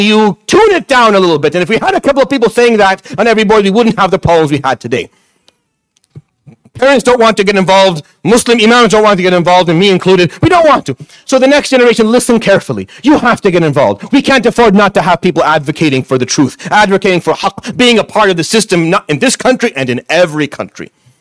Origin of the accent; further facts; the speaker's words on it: Syria; I was raised in the Middle East. I was raised in Syria.